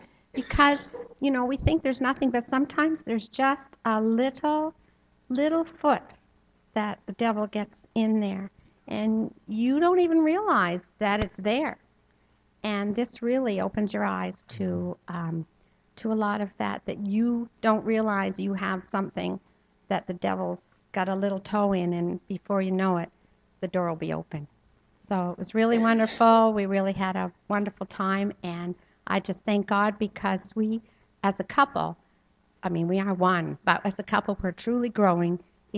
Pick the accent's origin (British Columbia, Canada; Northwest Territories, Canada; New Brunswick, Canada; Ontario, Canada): New Brunswick, Canada; Miramichi; I'm from the Miramichi.